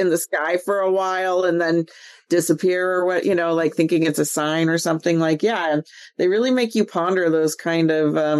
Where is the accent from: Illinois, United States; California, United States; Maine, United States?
California, United States; San Diego; I'm from San Diego.